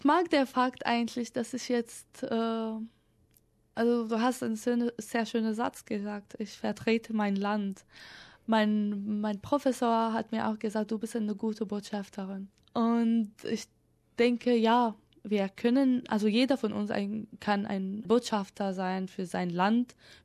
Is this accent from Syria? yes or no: yes; Syria; now in Germany; ich als Donor, als Syrerin, habe mich in die deutsche Gesellschaft integriert